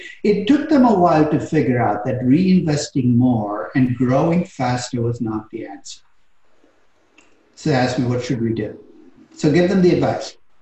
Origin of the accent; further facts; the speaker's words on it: Chennai, Tamil Nadu, India; So this is actually a company in a city that I grew up in India called Chennai.